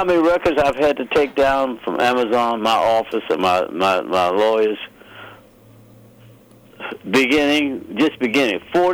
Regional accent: Pittsburgh, Pennsylvania, United States; And in Pittsburgh, my hometown, that also houses

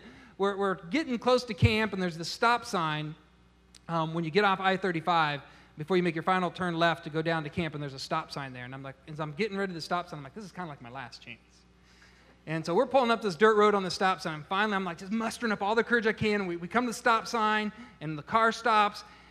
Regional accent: Nebraska, United States; And I was there from Nebraska, just days, graduated from high school, moved up in May

